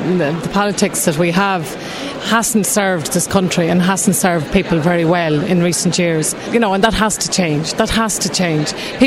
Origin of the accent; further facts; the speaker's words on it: Connacht, Ireland; I'm here from Mayo. I got on a bus at 7 o'clock this morning, came here to be here for the day. We'll bring this back to Mayo.